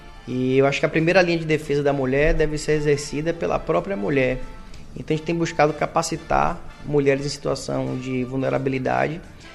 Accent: Salvador, Bahia, Brazil; born there; Nasci em Salvador, mas meus avós moraram por muito tempo, meu avô foi pescador aqui, tive tio que trabalhou em estaleiro, primos da Maria Mercante aqui em Ilhéus, eu passava férias em Ilhéus

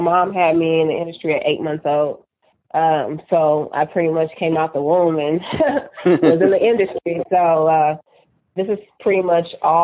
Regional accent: California, United States; Everybody had their own process because she wasn't from California. I'm from California.

